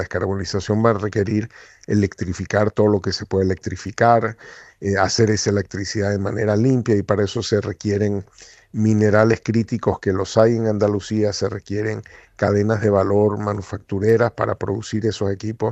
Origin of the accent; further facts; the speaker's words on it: Venezuela; Yo como venezolano obviamente la veo con envidia